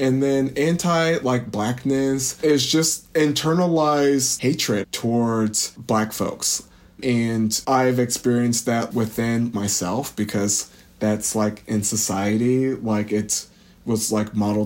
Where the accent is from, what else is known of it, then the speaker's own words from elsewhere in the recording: Galesburg, Illinois, United States; I'm from Galesburg, Illinois, which is a small rural town, and it was a pretty predominantly white and conservative community, and I personally grew up in a Christian and Seventh-day Adventist family.